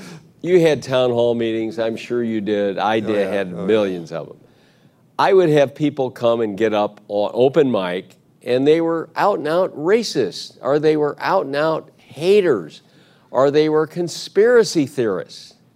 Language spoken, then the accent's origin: English; St. Louis, Missouri, United States; Look at, I grew up in the Baptist Church in St. Louis.